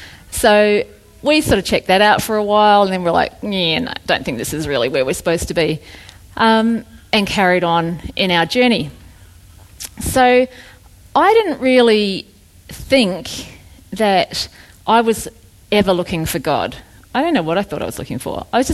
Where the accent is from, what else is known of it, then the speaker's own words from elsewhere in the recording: New Zealand; I grew up in New Zealand. I was a pretty normal kid, had a good mum and dad, good family.